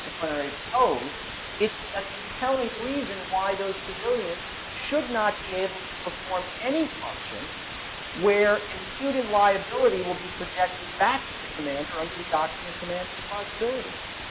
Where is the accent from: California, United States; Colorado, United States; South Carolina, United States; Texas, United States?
Texas, United States; Houston; Look, I come from Houston. I drive to the airport.